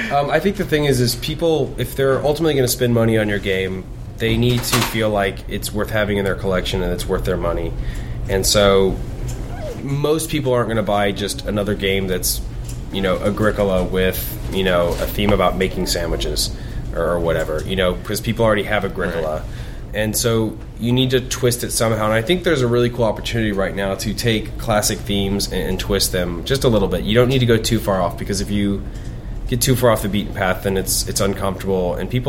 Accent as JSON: {"language": "English", "region": "Texas", "country": "United States", "tie": "born or raised there", "said": "And I grew up in Texas, went to college in Oklahoma, so it's just something that's always been around me."}